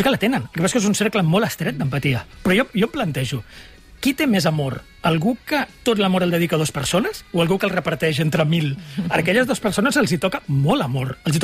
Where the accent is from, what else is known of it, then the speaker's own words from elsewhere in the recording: Catalonia, Spain; Jo, d'adolescent, feia servir una jerga particular en el meu poble, que era una jerga, no diria ni tan sols del meu poble ni del Baix Llobregat, era una jerga de tres carrers del meu poble